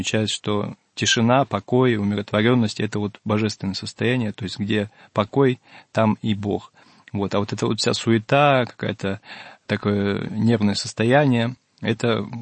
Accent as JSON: {"language": "Russian", "town": "Lodeynoye Pole", "region": "Leningrad Oblast", "country": "Russia", "tie": "born or raised there", "said": "Во-первых, конечно же, это моя малая родина, о которой мы как раз беседовали в прошлой нашей передаче. Это земля Пресвирья, город Лодейное поле."}